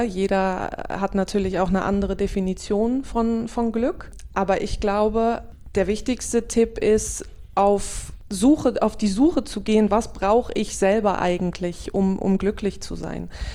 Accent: Osterode, Lower Saxony, Germany; moved away as an adult; now in Netherlands; Ich bin 39 Jahre, aufgewachsen in Osterode und lebe jetzt seit 8 Jahren in Holland. Ich bin damals für meinen Job nach Holland gegangen

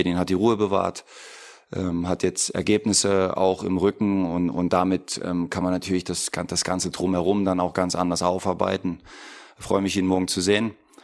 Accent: Leipzig, Saxony, Germany; ähnlich wie ich aus Leipzig komme

